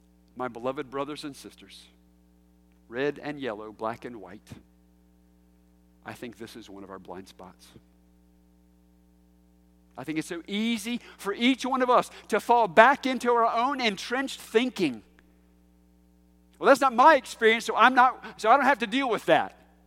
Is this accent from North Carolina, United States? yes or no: yes; Charlotte, North Carolina, United States; I grew up white in Charlotte, North Carolina.